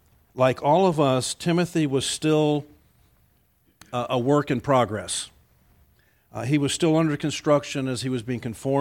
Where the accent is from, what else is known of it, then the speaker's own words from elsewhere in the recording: Miami, Florida, United States; I grew up in Miami